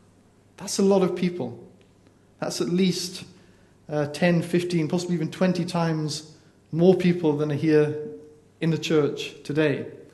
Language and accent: English; North East England, United Kingdom; now in Chelmsford, United Kingdom; I'm a northerner. I don't really know much about the south of England. I'm country bumpkin from Northumberland who doesn't really know about these places. But Chelmsford, I am in Chelmsford now.